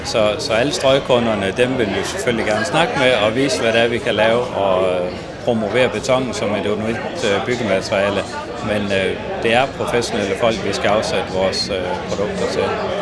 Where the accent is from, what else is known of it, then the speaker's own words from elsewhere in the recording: West Jutland, Denmark; Nu er vi jo stadigvæk vestjyder, så det går jo ikke ind i himlen for os.